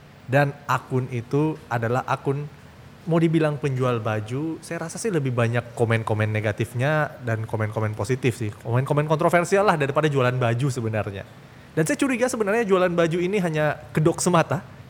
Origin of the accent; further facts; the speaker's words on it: Makassar, South Sulawesi, Indonesia; Season tahun lalu betul-betul yang kayak kita sebagai orang Makassar yang bilang ini mi momennya